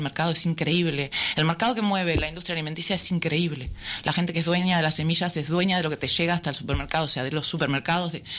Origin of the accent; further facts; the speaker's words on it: Uruguay; moved away; soy uruguaya, estoy muy llegada hace muy poquito a este sitio, hace un año y medio.